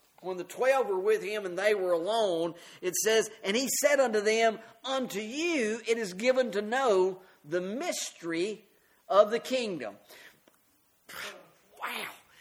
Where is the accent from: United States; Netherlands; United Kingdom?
United States; Mississippi; at least down there where I grew up in Mississippi